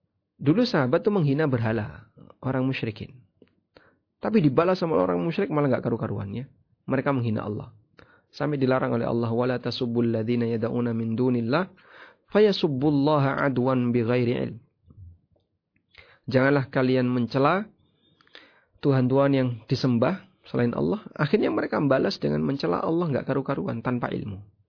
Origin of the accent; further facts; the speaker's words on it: Yogyakarta, Special Region of Yogyakarta, Indonesia; Ya, saya sampaikan, saya dari Jogja.